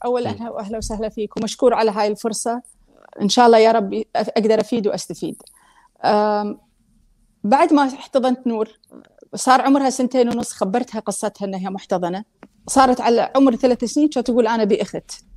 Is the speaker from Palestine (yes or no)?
no; Kuwait; اللي هو نفس الفترة اللي دار الحضانة أو الحكومة هم مسؤولة عنه عندنا بالكويت.